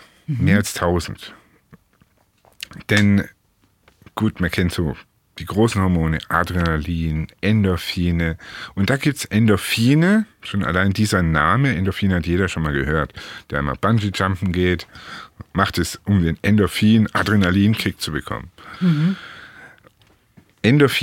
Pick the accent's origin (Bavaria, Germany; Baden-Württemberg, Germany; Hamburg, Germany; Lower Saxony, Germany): Bavaria, Germany; So als Franke hat man immer D und T.